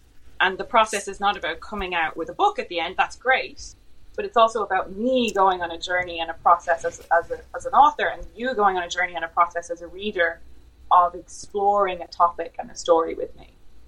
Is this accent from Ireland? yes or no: yes; Ireland; moved away as an adult; now in London, United Kingdom; Like, even if you're moving, like when I moved from Ireland to London, it was this huge opportunity.